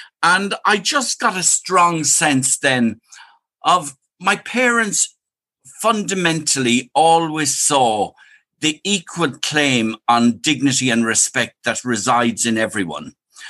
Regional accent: Carrick-on-Shannon, Connacht, Ireland; I grew up in Carrick and Shannon in County Leitrim.

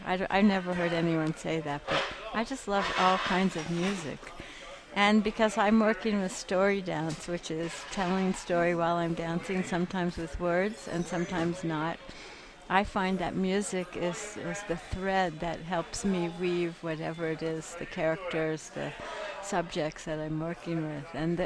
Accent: California, United States; also born or lived in Afghanistan; And myself, with my background, I'm from California.

